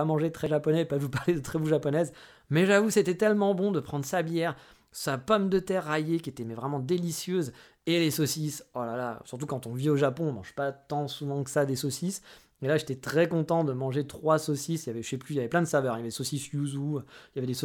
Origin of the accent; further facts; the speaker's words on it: France; bah ouais, on est français, hein